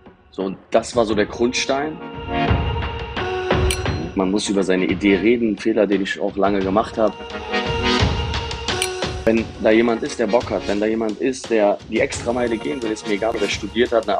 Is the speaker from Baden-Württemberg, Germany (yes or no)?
no; Cologne, North Rhine-Westphalia, Germany; ich komme aus Köln. Ich wohne auch in Köln, leider ziehe ich bald nach Düsseldorf